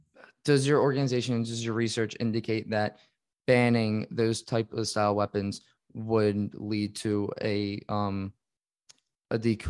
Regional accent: Philadelphia, Pennsylvania, United States; I'm from Philadelphia personally

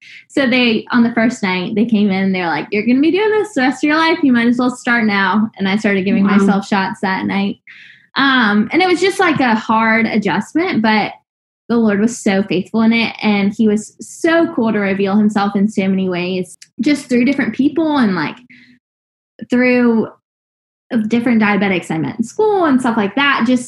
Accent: Richmond, Virginia, United States; I'm from Richmond, Virginia.

